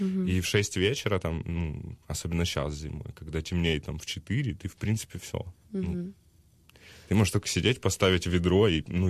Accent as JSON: {"language": "Russian", "town": "Luhansk", "region": "Luhansk Oblast", "country": "Ukraine", "said": "Я из Луганска."}